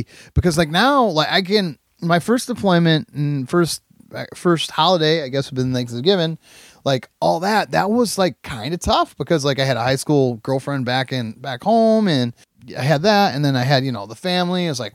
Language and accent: English; Fremont, Ohio, United States; this is the first time I've been that far away from like Fremont, Ohio, my hometown.